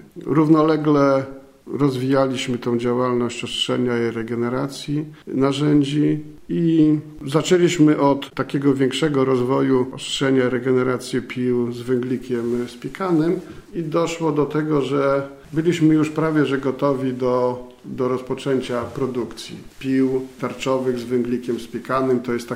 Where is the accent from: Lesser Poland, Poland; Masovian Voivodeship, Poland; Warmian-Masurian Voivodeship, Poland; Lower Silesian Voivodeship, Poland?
Warmian-Masurian Voivodeship, Poland; Gołdap; ponieważ pochodzę z Gołdapi